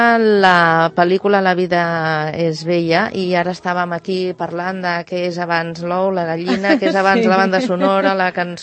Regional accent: Catalonia, Spain; com que som catalans moderniquis

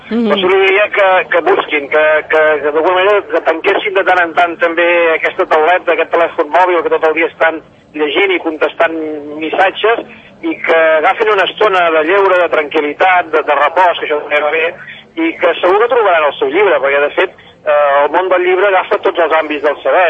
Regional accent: Manresa, Catalonia, Spain; en general jo sóc de Manresa

